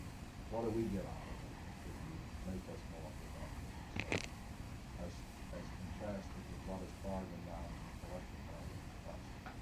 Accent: West Bend, Wisconsin, United States; I'm from West Bend. Been on that record for a long time.

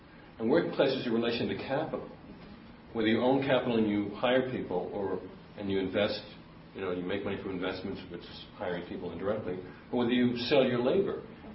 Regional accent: Brooklyn, New York, United States; from Brooklyn

